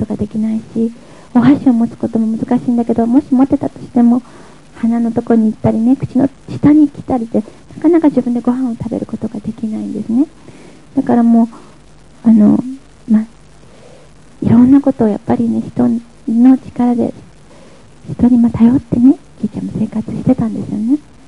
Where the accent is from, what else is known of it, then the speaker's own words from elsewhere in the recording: Kanazawa, Ishikawa, Japan; 私は金沢で生まれて育ったんですけど